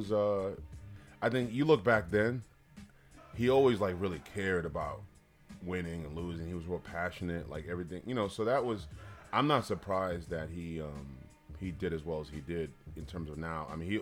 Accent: Washington, District of Columbia, United States; also born or lived in Cameroon; born in Africa, grew up in D.C.

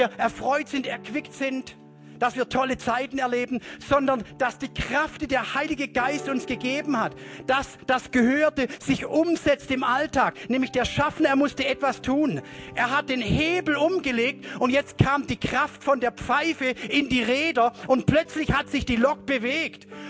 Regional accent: Southern Germany, Germany; born there; ich bin ja in Süddeutschland geboren, direkt gegenüber vom Güterbahnhof.

